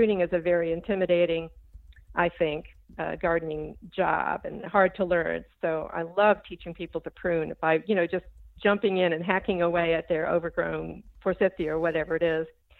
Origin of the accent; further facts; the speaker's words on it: Virginia, United States; now in Maryland, United States; I grew up in Central Virginia, and my mother had been in Des Moines, had been from Des Moines. And, here in Maryland, I can grow pretty much the same plants.